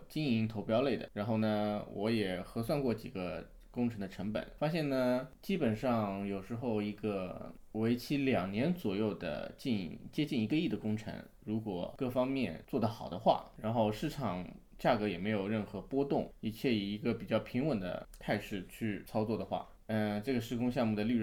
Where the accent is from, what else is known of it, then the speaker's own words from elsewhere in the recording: China; 我是一个来自中国五线小城市的一个建筑公司的小科员啊